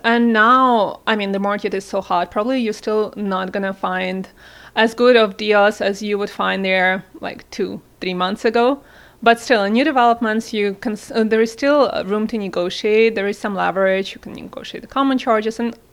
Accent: Belarus; I'm coming from a country that is post-Soviet Union, Belarus. I'm originally from Belarus.

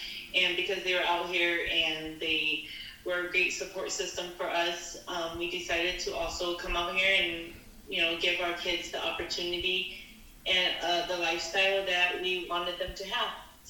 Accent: Twin Cities, Minnesota, United States; also born or lived in Fresno, California; Me as a kid, I remember because I grew up in the Twin Cities. So I was born in California, in Fresno, California. We lived there until I was 6 years old.

